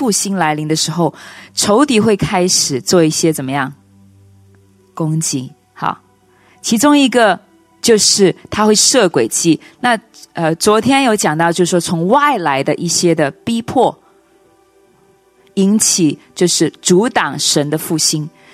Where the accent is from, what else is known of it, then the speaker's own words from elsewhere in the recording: Hong Kong; accent: Taiwanese; also born or lived in China; 包括我自己，我是从中国跟香港来，但是我的口音都像台湾人哈。